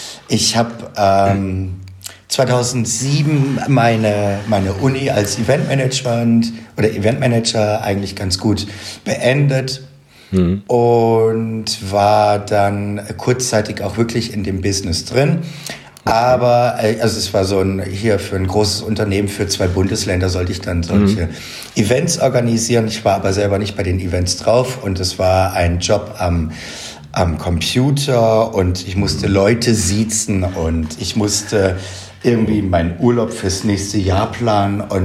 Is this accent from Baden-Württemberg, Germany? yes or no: yes; Baden-Baden, Baden-Württemberg, Germany; born there; moved away as an adult; also born or lived in Frankfurt; now in Berlin, Germany; Genau, ich bin in Baden-Baden geboren und zwischen Baden-Baden und Frankfurt habe ich dann irgendwann mal studiert. Und dann eben von dort nach Frankfurt und von Frankfurt dann nach Berlin.